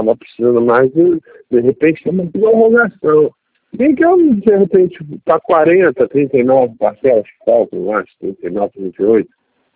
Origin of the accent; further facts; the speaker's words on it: Rio de Janeiro, Brazil; Eu sou do Rio